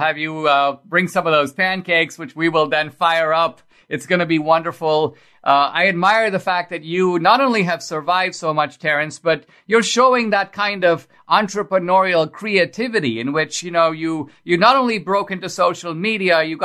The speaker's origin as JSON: {"language": "English", "country": "India", "tie": "born or raised there", "moved": "as an adult", "lives_now": "United States", "said": "growing up in India, I had never eaten a pancake. Neither had I eaten a waffle, by the way. Yeah, so I was probably 18 years old when I tasted my first pancake. And it was for me part of the American experience."}